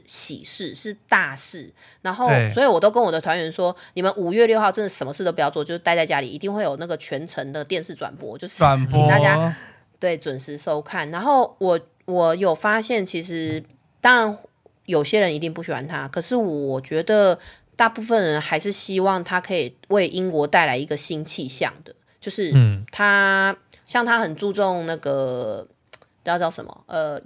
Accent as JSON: {"language": "Chinese", "country": "Taiwan", "said": "然后我们台湾人是不是感冒就是要喝温水？"}